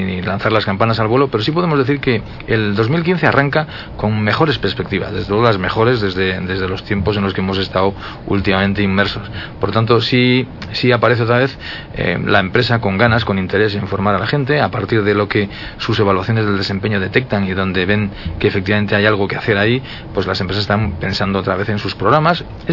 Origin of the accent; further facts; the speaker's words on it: Galicia, Spain; Igual es que como soy gallego, pues tengo tendencia a mirarlo todo desde ese lado